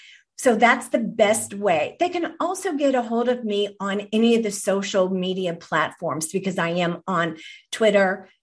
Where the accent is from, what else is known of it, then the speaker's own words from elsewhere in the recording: Ireland; And I am Irish myself.